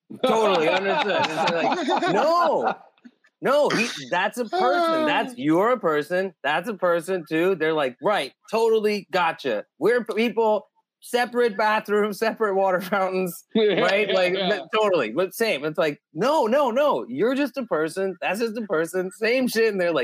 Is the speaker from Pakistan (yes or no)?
yes; Pakistan; Like, look, I'm Muslim. I'm Pakistani. Pakistanis and Indians, Muslims and Hindus have historically had a thing.